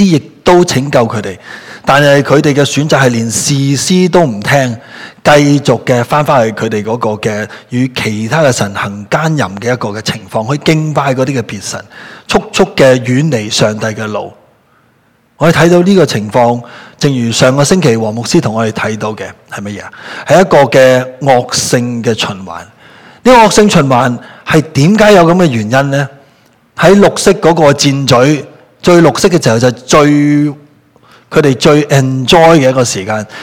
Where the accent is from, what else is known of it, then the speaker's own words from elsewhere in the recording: Hong Kong; 特别亚洲来的我们香港人